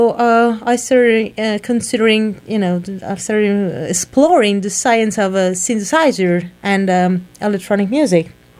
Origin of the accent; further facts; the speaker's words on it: Italy; also born or lived in Germany; I was born in Germany, but raised in Italy because my parents are, one is German and one Italian, such a great mix.